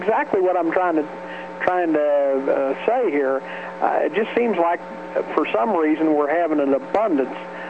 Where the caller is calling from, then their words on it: Lebanon, Indiana, United States; from Lebanon, Indiana.